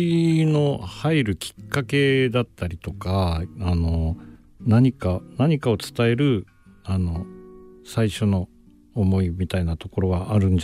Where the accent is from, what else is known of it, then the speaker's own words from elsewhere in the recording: Asahikawa, Hokkaido, Japan; はい、元々の地元の北海道の旭川市というところに戻りまして、今親と同居してるんですけども、うん、そちらの方をに住んでまして、